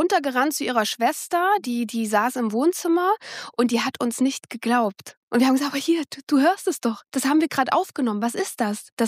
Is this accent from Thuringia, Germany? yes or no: yes; Dingelstädt, Thuringia, Germany; Nee, die ganze Area heißt Eichsfeld, relativ groß. Und ich bin in Dingelstädt groß geworden.